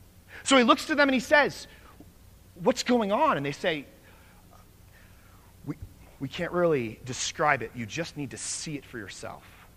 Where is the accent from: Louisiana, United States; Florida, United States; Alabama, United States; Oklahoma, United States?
Florida, United States; I'm from Florida, which leads to the question, what in the world are you doing here? And I don't know. But I'm from Florida, right?